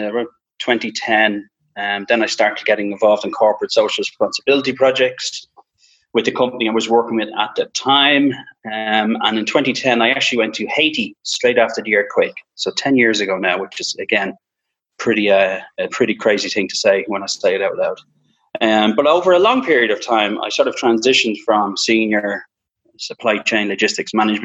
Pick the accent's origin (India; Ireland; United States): Ireland; Dublin, Leinster; So obviously I'm from Dublin. I mentioned I'm from Sonibatra originally, many, many moons ago.